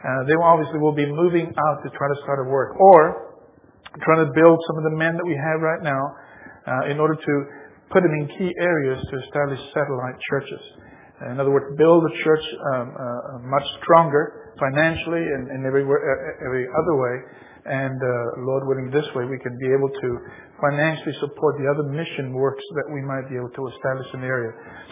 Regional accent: Australia; also born or lived in Spain; I grew up in, I was born in Spain, raised in Australia, went back to Spain, and got a job in a U.S. military base.

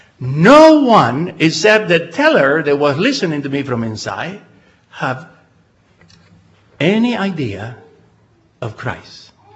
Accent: Israel; English is a second language; I always said from Israel. And what? They don't know my accent. I say from Israel.

